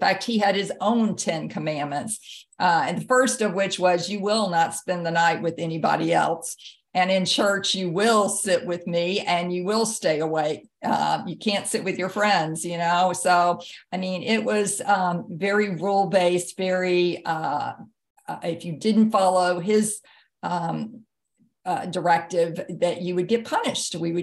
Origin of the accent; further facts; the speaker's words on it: Jackson, Mississippi, United States; So I grew up in the Bible Belt, Jackson, Mississippi.